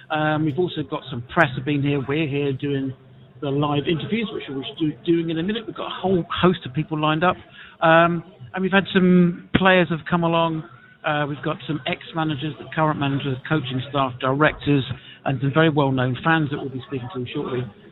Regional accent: United Kingdom; which, as British people, we also don't do very well.

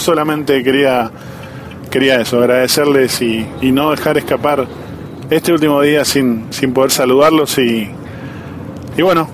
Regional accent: Argentina; Los que somos argentinos estamos orgullosos de ser argentinos.

